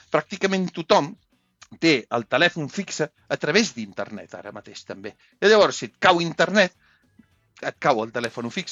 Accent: Manresa, Catalonia, Spain; Jo, de petit, als anys 80, tot sovint, quan hi havia un temporal a Manresa, jo soc fill de Manresa

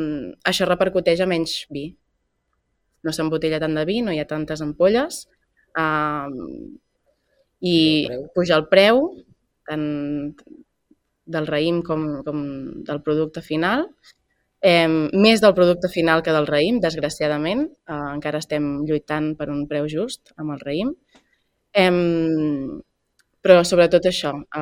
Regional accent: Sant Sadurní d'Anoia, Catalonia, Spain; soc de Sant Sadurní, al final ho he portat, m'han sucat el xumet a la copa de cava, saps, des de petita.

